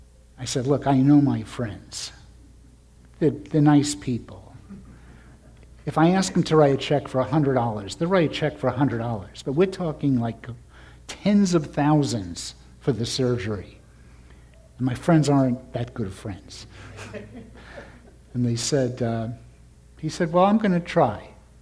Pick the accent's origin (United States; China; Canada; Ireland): United States; New York; You know, I'm from New York, and if you couldn't tell